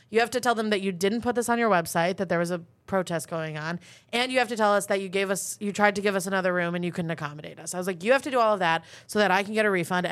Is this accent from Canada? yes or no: no; New York, United States; accent: Long Island; And my accent gets more and more Long Island.